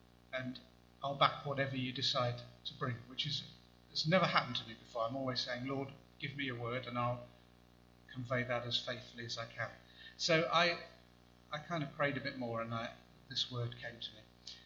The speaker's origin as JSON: {"language": "English", "region": "England", "country": "United Kingdom", "tie": "born there", "lives_now": "Wales", "said": "I've lived in Wales for 17 or 18 years, but I'm afraid I'm English by birth."}